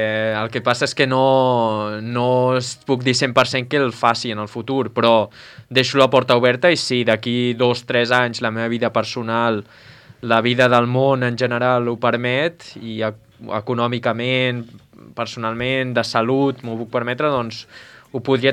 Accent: Catalonia, Spain; I a més que sempre Sant Feliu és el meu poble, tot i que hi he pujat poc últimament

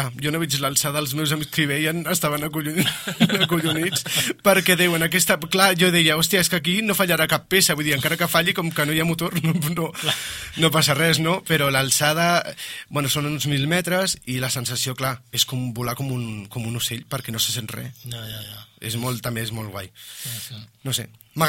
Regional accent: Cerdanyola del Vallès, Catalonia, Spain; per Cerdanyola, com que és el meu poble, diguem, ja m'ho conec i ja vaig caminant.

